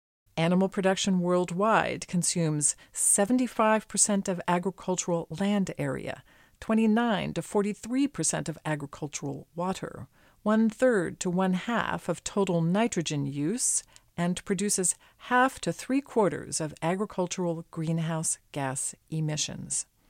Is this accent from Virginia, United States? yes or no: yes; Charlottesville, Virginia, United States; in my hometown of Charlottesville.